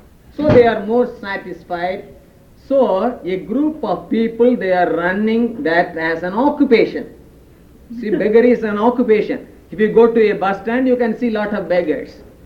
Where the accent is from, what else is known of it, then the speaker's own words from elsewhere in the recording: India; So as an Indian, I can feel that how and what starvation means to an Indian.